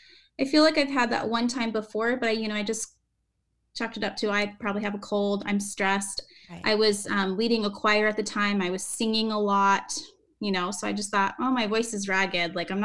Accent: West Coast, United States; now in Northern Virginia, United States; So I live in Northern Virginia, not too far from DC area, which is like Lyme epidemic, right? I'm from the West Coast

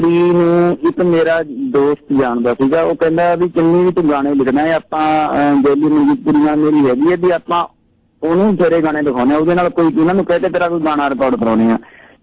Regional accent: Rurki Zira, Punjab, India; ਰੁੜਕੀ ਜੀਰਾ ਪਿੰਡ ਦਾ ਨਾ ਇੱਕ ਗੀਤਕਾਰ ਪਹਿਲਾਂ ਵੀ ਸੀ ਰਵਿੰਦਰ ਰੁੜਕੀ ਜੀਰਾ

